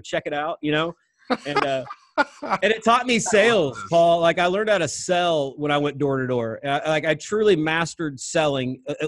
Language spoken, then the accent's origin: English; Missouri, United States; You know, I grew up in Northwest Missouri. I barely made it through high school.